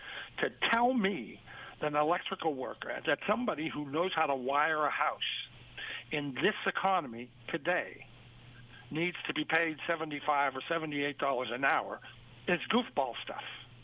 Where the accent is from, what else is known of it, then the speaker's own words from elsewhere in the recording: Pittsburgh, Pennsylvania, United States; I grew up politically in Pittsburgh, Pennsylvania, in a family that was Irish, Catholic, and overwhelmingly and ridiculously Democratic.